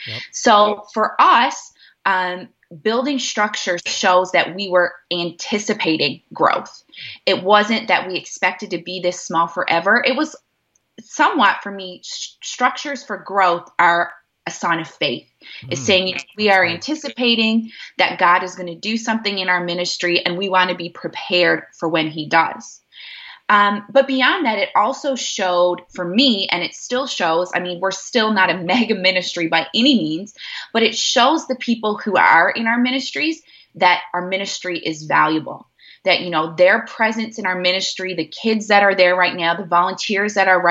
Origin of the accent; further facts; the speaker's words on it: Canada; I am a Canadian and a proud one. We are living currently, my husband and I are living in Newfoundland, which is an island right out in the middle of the Atlantic Ocean.